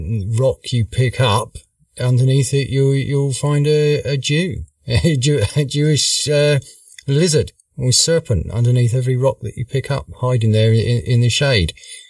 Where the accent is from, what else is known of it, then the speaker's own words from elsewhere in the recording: United Kingdom; But we do get on as being British